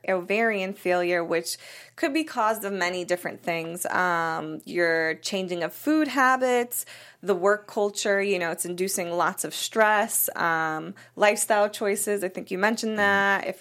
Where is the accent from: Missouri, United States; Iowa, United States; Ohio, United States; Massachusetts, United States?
Massachusetts, United States; moved away; So, I'm from Massachusetts, and they don't tax anything, really, in Massachusetts, especially not feminine hygiene products. So, when I moved to California, that was the first thing I noticed.